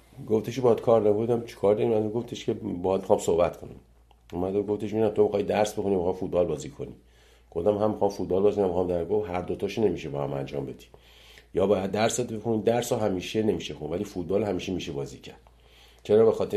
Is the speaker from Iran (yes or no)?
yes; Iran; moved away; بعد مثلا 30 سال 30 خورده سال که از ایران من اومدم بیرون دیگه ندیده بودمش دیگه